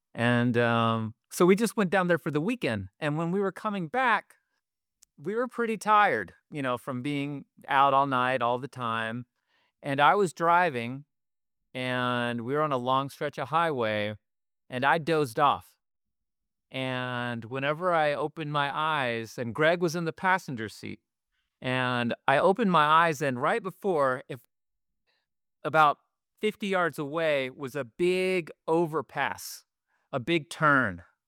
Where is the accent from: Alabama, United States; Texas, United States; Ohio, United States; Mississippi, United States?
Texas, United States; born there; You know, I was born in West Texas. Not a lot of VW buses over there.